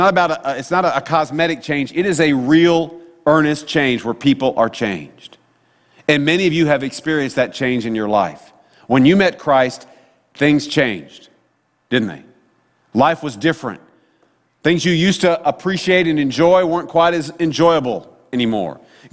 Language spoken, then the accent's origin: English; Sedalia, Missouri, United States; And we've lived in a couple of places growing up, but primarily remember growing up in Sedalia, Missouri